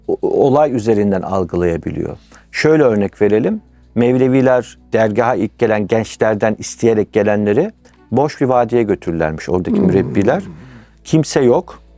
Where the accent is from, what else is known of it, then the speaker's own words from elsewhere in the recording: Black Sea Region, Turkey; Ben de Karadeniz'de doğdum, büyüdüm.